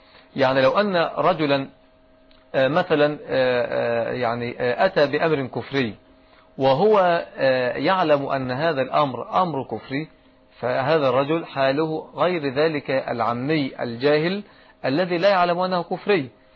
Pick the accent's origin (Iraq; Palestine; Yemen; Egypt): Egypt; أما عندنا في مصر مثلا فالأمر قد يكون مختلفا